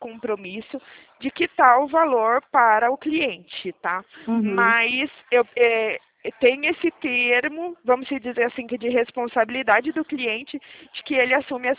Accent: São Paulo, Brazil

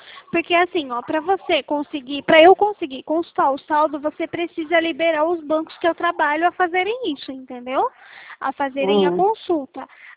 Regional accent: São Paulo, Brazil; eu sou de São Paulo

